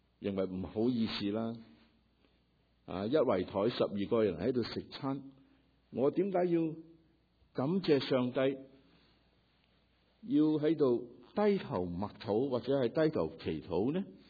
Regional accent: Guangdong, China; 是我们广东人没有的

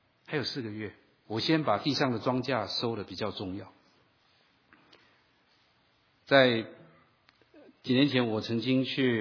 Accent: northern Taiwan, Taiwan; 我记得我小时候我们家的附近那时候还很多的稻田，那在台湾的我在台湾长大，然后稻子一年可以收2次

